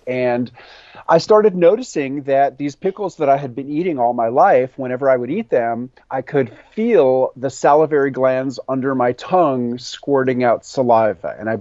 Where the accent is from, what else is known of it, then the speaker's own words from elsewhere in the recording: New York City, New York, United States; I would say the first step was as a kid growing up in New York City, which is where I lived. I loved pickles. My My family's from Eastern Europe. My grandparents are immigrants